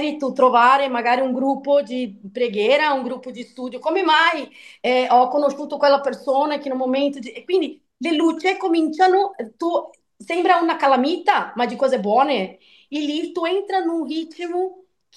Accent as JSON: {"language": "Italian", "region": "São Paulo", "country": "Brazil", "second_language": "Italian", "lives_now": "Italy", "said": "sono di San Paolo, di Brasile, origine italiana"}